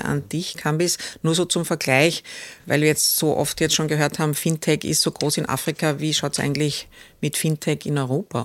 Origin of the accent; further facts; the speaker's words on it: Austria; als Österreicher